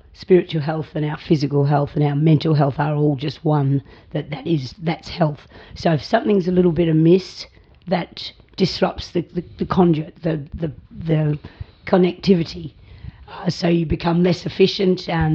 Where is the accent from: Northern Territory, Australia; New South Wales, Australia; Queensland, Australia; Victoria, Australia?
Victoria, Australia; Port Fairy; born there; in Port Ferry, small town in Victoria. And here I am, not far from where I was born.